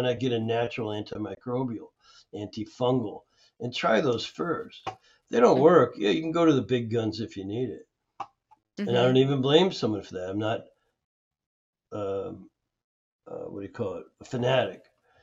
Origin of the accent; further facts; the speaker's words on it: Canada; I grew up in Canada.